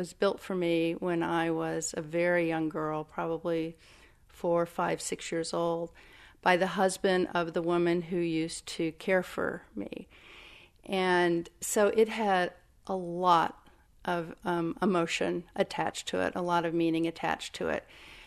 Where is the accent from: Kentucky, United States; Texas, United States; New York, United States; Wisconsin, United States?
Kentucky, United States; born or raised there